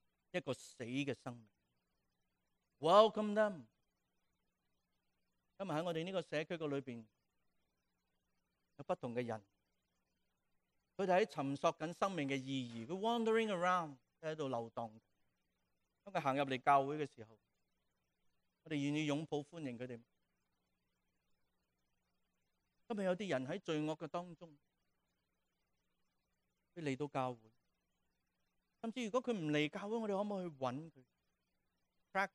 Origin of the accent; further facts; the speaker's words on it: Shanghai, China; 好多人都知道我系上海人，我父母都系上海人，系咪？但系好多人都唔知道，我亦都同可能从来冇讲过，我其实系难民家庭成长嘅人。